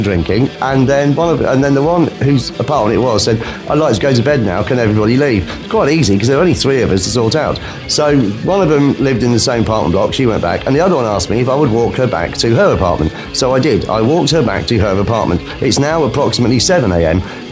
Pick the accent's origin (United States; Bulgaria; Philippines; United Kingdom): United Kingdom; England; accent: English; 3 Norwegian ladies who were all very keen on not only the English accent, but in particular my English accent